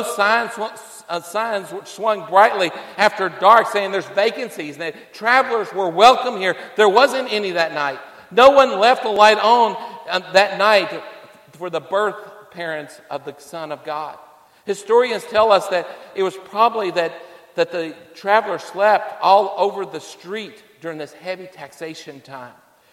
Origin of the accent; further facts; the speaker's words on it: Gardner, Massachusetts, United States; born there; I was born in Gardner, Massachusetts in 1964. I've never been back to that place